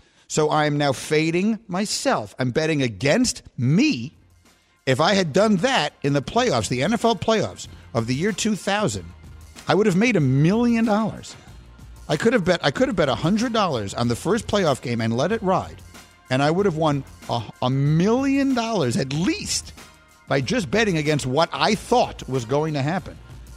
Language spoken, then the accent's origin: English; New York, United States; Like all these people in my neighborhood, I grew up in New York.